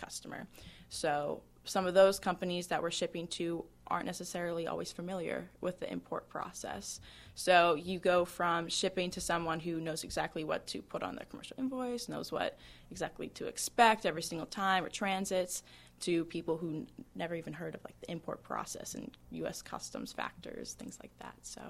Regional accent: Pittsburgh, Pennsylvania, United States; But since I'm from Pittsburgh, it was kind of, it could go either way.

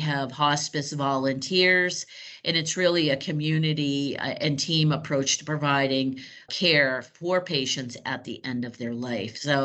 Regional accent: Erie, Pennsylvania, United States; since I'm from the Erie area

